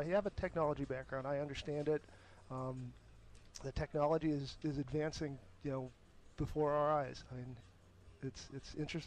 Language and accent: English; Boston, Massachusetts, United States; now in North Carolina, United States; I grew up in the Boston area